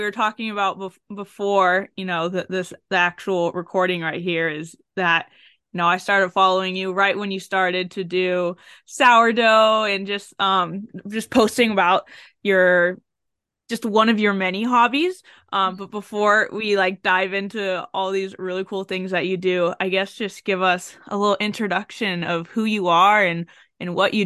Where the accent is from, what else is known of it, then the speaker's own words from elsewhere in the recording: San Diego, California, United States; moved away; because like I grew up in San Diego and the weather's always the same.